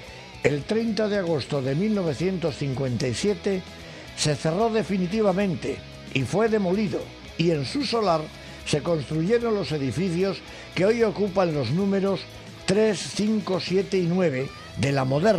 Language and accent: Spanish; Bilbao, Basque Country, Spain; Que es que somos de Bilbao